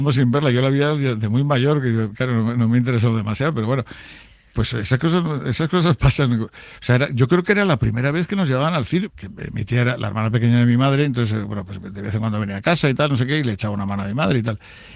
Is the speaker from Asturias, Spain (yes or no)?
no; Cantabria, Spain; yo soy de Cantabria, entonces... Y tengo afortunadamente una casa muy cerca del mar. O sea, yo desde mi casa veo el mar.